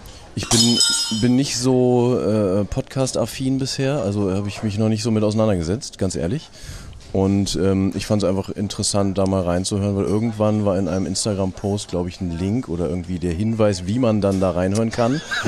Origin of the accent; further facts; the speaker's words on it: Braunschweig, Lower Saxony, Germany; ich komme aus Braunschweig